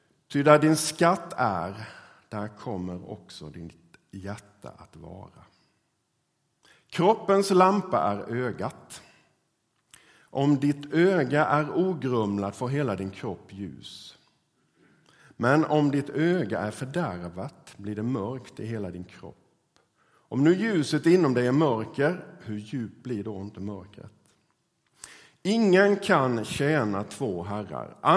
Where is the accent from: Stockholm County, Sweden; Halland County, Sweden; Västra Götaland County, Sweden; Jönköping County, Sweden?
Jönköping County, Sweden; Kvarnabo; also born or lived in Örebro / Värnamo; att vara en Gnosjöbo. För det är ju det jag är från första början. Jag är ju född och uppvuxen i Kvarnabo, där jag också bor nu då. Mitt föräldrahem. Flyttade dit för ett par år sedan. Annars har jag bott lite i Örebro och i Värnamo.